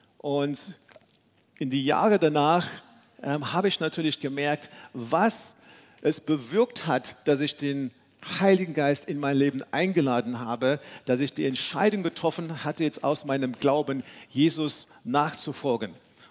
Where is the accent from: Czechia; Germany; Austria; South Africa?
South Africa; German is a second language; bin ich in Südafrika aufgewachsen, in einer ganz anderen Kultur. Auch für mich war meine Familie nur ein bisschen ja christlich geprägt, traditionelle Familie.